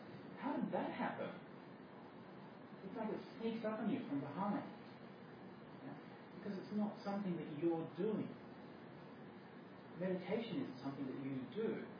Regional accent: Australia; I'm from Australia

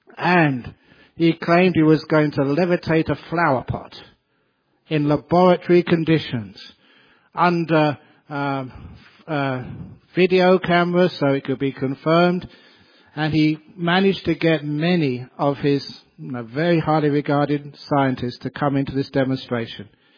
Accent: Cambridge, East of England, United Kingdom; one of my best friends, you know, who I grew up with in Cambridge

